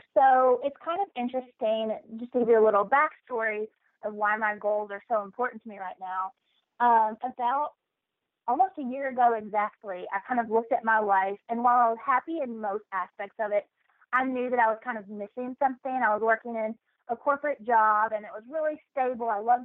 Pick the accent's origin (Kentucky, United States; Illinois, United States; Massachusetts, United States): Kentucky, United States; also born or lived in New York; So I am originally from Kentucky, Eastern Kentucky, a really small town. I met my husband during college, who's from New York. So I lived in New York for 7 years. And about a year ago now, we moved back to Kentucky.